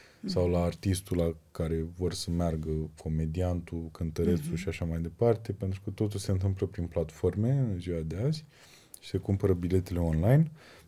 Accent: Focșani, Vrancea County, Romania; now in Bucharest, Romania; Sunt un om, sunt un om din Focșani, născut în Focșani, care a venit la București cu speranțele de a fi un foarte bun actor.

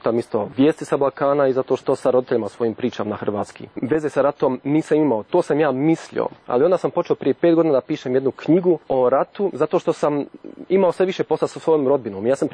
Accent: Germany; Rođen sam u Njemačkoj, odrastao sam u Njemačkoj, družim se sa Njemcima, internacionalnim ljudima i jezik sam naučio samo eto kroz to što redovito čitam isto vijesti sa Balkana i zato što sa roditeljima svojim pričam na hrvatski.

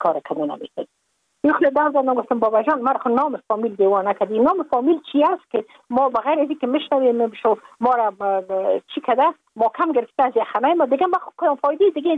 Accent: Afghanistan; moved away as an adult; now in United States; از اینکه ما که از افغانستان بقا آمدم ما اون سال بودم 28 ساله

